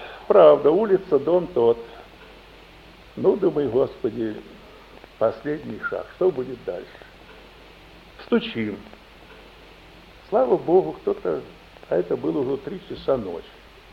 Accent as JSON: {"language": "Russian", "country": "Russia", "said": "Я из России."}